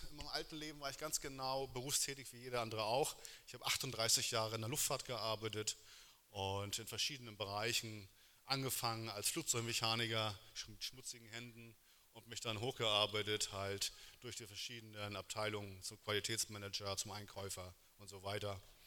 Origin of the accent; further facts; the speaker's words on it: Hamburg, Germany; now in Wunstorf, Germany; Ich bin gebürtiger Hamburger. Vielleicht hört man das immer im Dialekt. Und wohne jetzt seit ungefähr 12 Jahren mit meiner Frau und unserem Sohn in Niedersachsen, in der Nähe von Hannover, Wunsdorf, am schönen Steyrhuder Meer